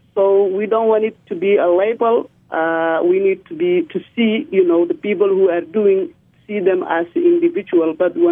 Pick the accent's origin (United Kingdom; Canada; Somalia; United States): Somalia; my home country in Somalia